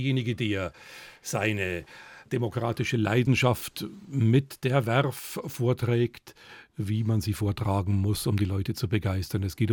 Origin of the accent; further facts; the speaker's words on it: Bavaria, Germany; Bodenwöhrer Weiher ist noch heute ein Gewässer, das ich gern mag. Und wenn ich irgendwo paddle und in meine alte Heimat fahre, dann auf dem Bodenwöhrer Weiher oder im Regenfluss und paddelt irgendwie von Nittenau nach Mariental